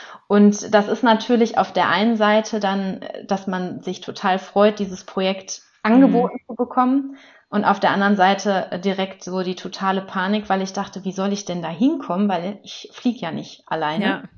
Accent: Essen, North Rhine-Westphalia, Germany; von SubU. Ich komme aus Essen, also mitten aus dem Ruhrpott

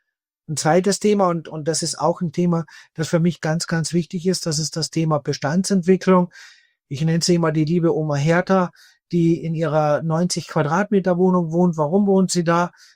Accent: Austria; born there; Ich bin ja gebürtiger Österreicher

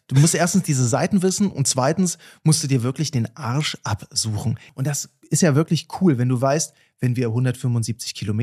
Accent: Oschersleben, Saxony-Anhalt, Germany; Von Oschersleben, mein Heimatort

